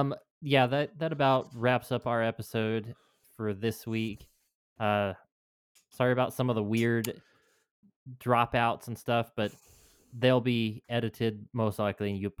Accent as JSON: {"language": "English", "town": "St. Paul", "region": "Virginia", "country": "United States", "tie": "born or raised there", "said": "Most of the pictures, if you look up my hometown, are just the animals in the zoo."}